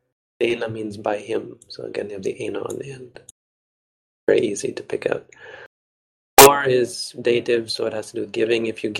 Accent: Varanasi, Uttar Pradesh, India; but if you come from somewhere, I come from Varanasi, then you use asma.

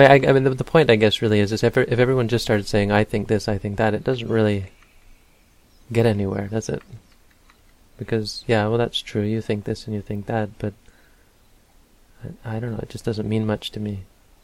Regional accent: Canada; I just couldn't find it growing up in Canada.

